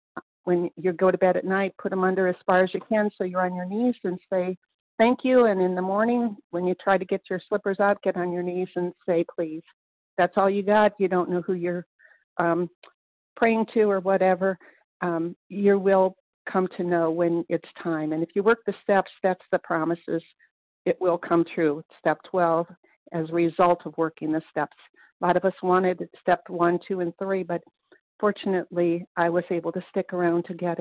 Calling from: Kentucky, United States; from Kentucky.

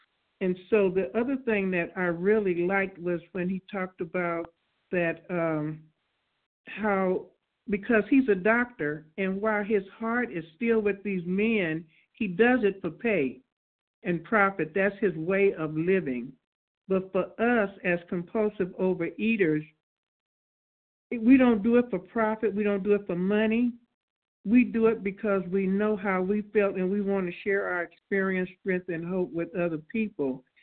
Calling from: Los Angeles, California, United States; from Los Angeles.

